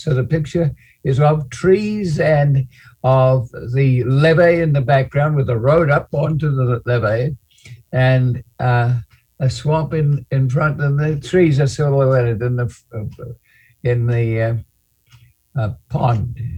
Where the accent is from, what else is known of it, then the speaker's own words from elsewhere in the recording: Australia; I grew up in Australia on a coastal plain with a mountain behind